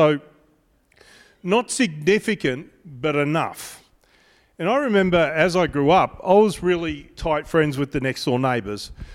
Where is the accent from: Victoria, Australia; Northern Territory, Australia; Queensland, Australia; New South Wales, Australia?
Queensland, Australia; Brisbane; As some people know, I grew up in Brisbane, in suburbia in Stafford.